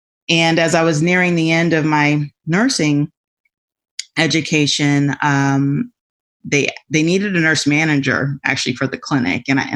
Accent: Florida, United States; now in Apopka, United States; Central Florida. We live in a city called Apopka, actually, which is about 15 minutes north of Orlando. I'm originally from Florida.

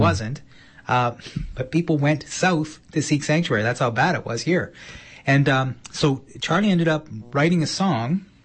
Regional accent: Timmins, Ontario, Canada; I'm from Timmins, Ontario, as is Charlie Angus.

